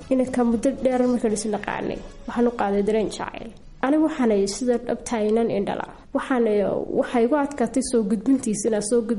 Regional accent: Mudug, Somalia; now in Hargeisa, Somalia; waxaan ku dhashay gobolka Mudug degmada Tawfiiq Leera, halkaas aan ku soo barbaaray. Waqtigay inta badanna halka ayaan ku soo qaatay. Waxay ii xigtay magaalada Hargeysa oo 2009kii aan u imiday waxbarasho

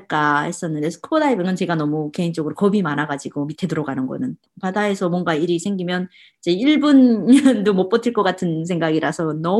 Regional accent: South Korea; 어디서 왔어? 하고 이렇게 물어보시고 그러면 나 한국에서 왔어.

